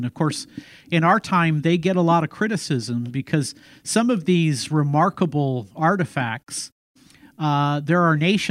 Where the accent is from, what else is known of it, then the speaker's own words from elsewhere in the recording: United States; because I'm an American, I often think about World War II in American terms.